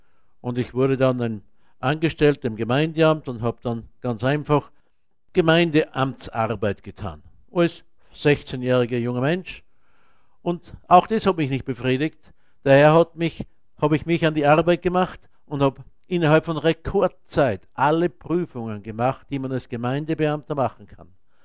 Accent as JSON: {"language": "German", "country": "Austria", "tie": "born or raised there", "said": "ich bin ein gebürtiger Österreicher und bin in einem armen Haus aufgewachsen."}